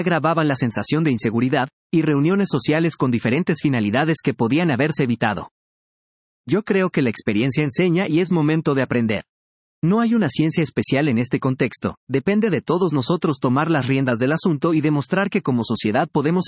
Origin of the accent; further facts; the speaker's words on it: Peru; Y aquí es cuando pienso en mi país. Una solución de cajón peruano. El Perú ha seguido la misma dinámica